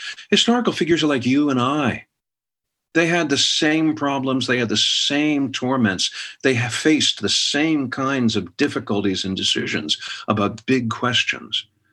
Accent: Pennsylvania, United States; because I'm a Yankee from Yankee land. All right, I'm a Pennsylvania boy.

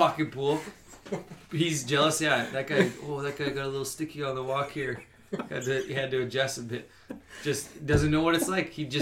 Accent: Canada; and I apologize to the Canadian Open, being Canadian and all

